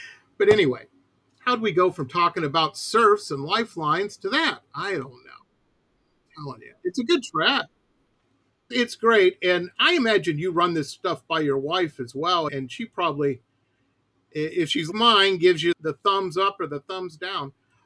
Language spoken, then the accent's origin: English; Detroit, Michigan, United States; Where I grew up in Detroit, it was maybe a gang of two.